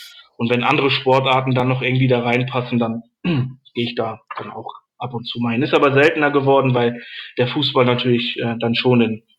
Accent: North Rhine-Westphalia, Germany; also born or lived in Ruhr area; ich bin im Ruhrgebiet geboren, direkt nebenan von Gelsenkirchen. Aufgewachsen bin ich dann aber im Sauerland.

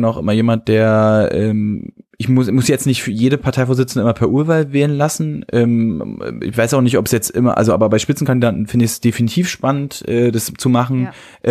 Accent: Berlin, Germany; wo ich da als Berliner finde ich es gut, dass sie das Thema gesetzt haben

